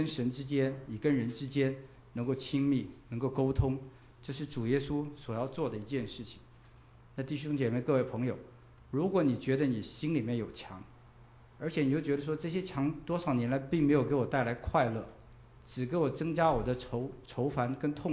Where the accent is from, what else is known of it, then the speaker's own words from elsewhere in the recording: China; 万般皆下品，唯有读书高，我们中国人不是这么说吗？